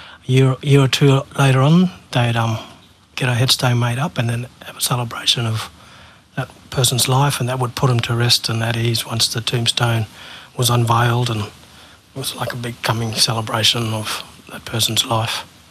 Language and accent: English; Thursday Island, Queensland, Australia; we had a heap of extended family growing up in Thursday Island as a young infant.